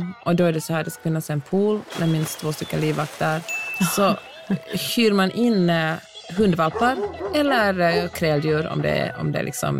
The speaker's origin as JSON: {"language": "Swedish", "town": "Helsinki", "region": "Uusimaa", "country": "Finland", "said": "och jag kommer från Helsingfors"}